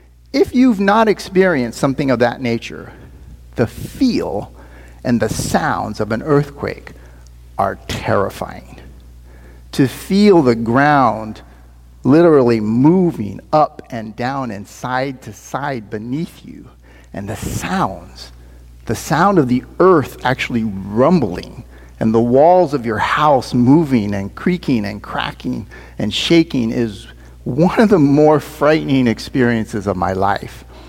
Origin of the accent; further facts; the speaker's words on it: Sacramento, California, United States; also born or lived in Los Angeles; I grew up here in the Sacramento area through the end of high school. But I then moved to and lived in the Los Angeles area for the better part of 23 years, starting about a year after I had graduated from high school.